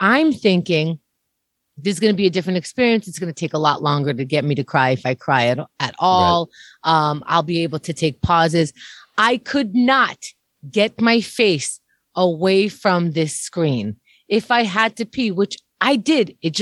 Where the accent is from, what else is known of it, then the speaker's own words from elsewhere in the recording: New York City, New York, United States; I grew up here in New York, right?